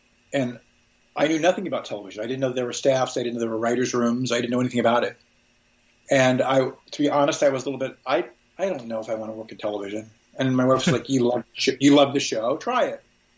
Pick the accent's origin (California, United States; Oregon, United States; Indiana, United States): Indiana, United States; moved away as an adult; Sure. I grew up in Indiana, Midwestern boy. Always loved movies and television. Came out here to go to UCLA Film School, interested in independent film, really.